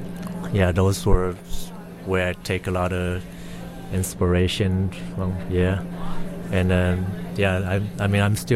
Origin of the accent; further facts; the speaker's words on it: Taiwan; I got the idea from where I grew up to back in Taiwan, in the little town. It's kind of a hillbilly kind of town, I would say, like just on the outskirts of Taipei.